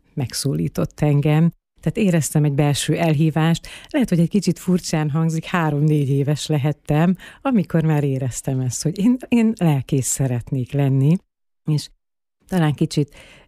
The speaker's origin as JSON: {"language": "Hungarian", "town": "Rásonysápberencs", "region": "Borsod-Abaúj-Zemplén", "country": "Hungary", "tie": "born or raised there", "said": "Ugye én egy kis abaúi községben nevelkedtem, mindenki előtt nyitva volt a kapunk"}